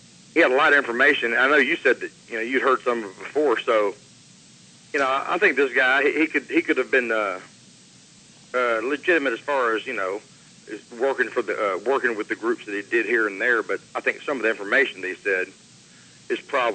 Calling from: Atlanta, Georgia, United States; from Atlanta.

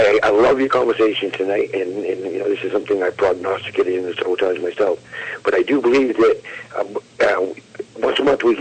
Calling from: New Hampshire, United States; I'm from New Hampshire.

